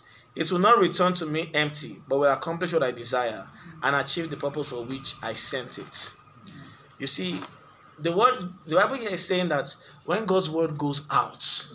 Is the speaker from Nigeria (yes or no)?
yes; Nigeria; As a Nigerian, that's it.